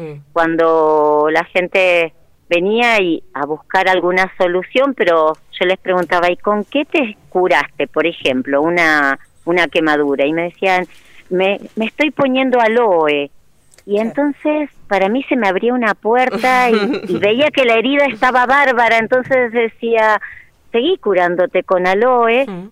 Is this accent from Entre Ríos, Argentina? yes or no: yes; María Grande, Entre Ríos, Argentina; Yo nací en María Grande, un pueblo de Entre Ríos